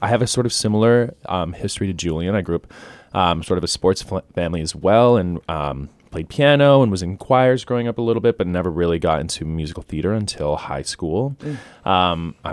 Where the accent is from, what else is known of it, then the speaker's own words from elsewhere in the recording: Calgary, Alberta, Canada; I am not from Houston, Texas. I'm from a little further north. I grew up in Calgary, Canada.